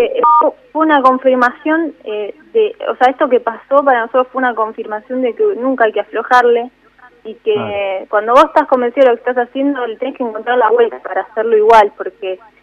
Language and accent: Spanish; Capilla del Monte, Córdoba, Argentina; also born or lived in Rosario; después con mis viejos nos fuimos a vivir a Capilla del Monte, en Córdoba, que mis viejos siguen viviendo allá con mis hermanos. Y cuando tuve que estudiar, nací a Córdoba Capital, porque es lo que está más cerca